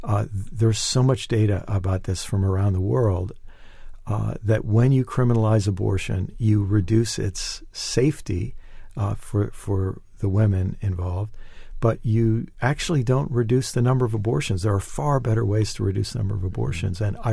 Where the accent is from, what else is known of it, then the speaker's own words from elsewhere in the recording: United States; now in United Kingdom; And let me speak as an American. I think there'd certainly be parallel issues here in the UK.